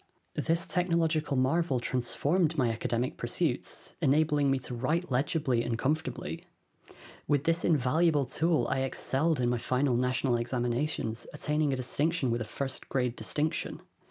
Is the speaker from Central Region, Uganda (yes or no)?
no; Kasese, Western Region, Uganda; In many rural areas, such as my hometown of Kasese, the situation is even direr.